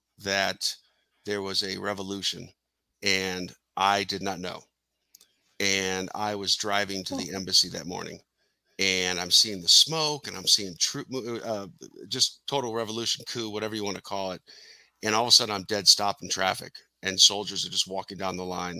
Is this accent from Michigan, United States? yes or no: yes; Detroit, Michigan, United States; I'm from Detroit, and I will drive nothing but a Toyota because those things are unstoppable.